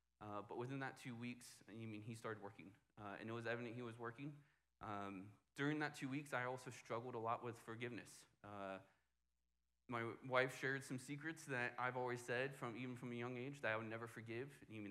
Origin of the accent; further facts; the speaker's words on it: Clarksville, United States; My wife's from Norwood. I'm from Clarksville, so this was kind of home to us.